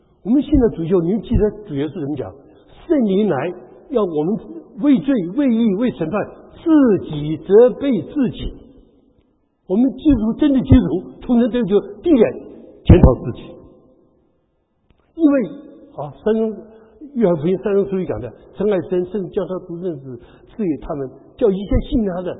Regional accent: China; 日本人向我们中国人丢炸弹

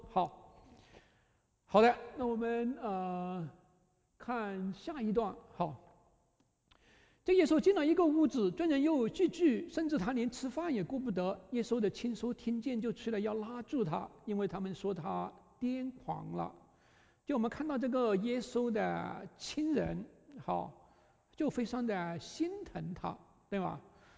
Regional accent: China; 我们中国人常常有这个担忧和重担

